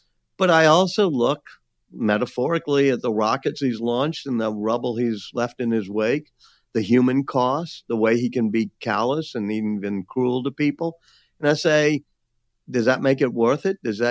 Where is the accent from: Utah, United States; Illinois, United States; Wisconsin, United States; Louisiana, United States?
Louisiana, United States; New Orleans; You know, I love being back in my hometown in New Orleans, teaching the next generation of students here at Tulane.